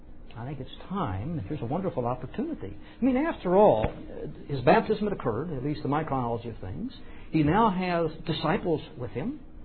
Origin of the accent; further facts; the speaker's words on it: Kansas City, Missouri, United States; moved away; Look, I came from Kansas City out here in 1980. In Kansas City, I have, my mother is still there.